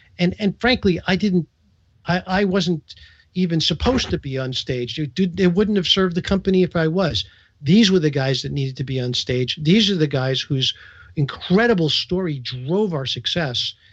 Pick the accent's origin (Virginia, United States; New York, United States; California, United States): New York, United States; Brooklyn; Yes, I grew up in Manhattan Beach, Brooklyn, right down the Belt Parkway from you.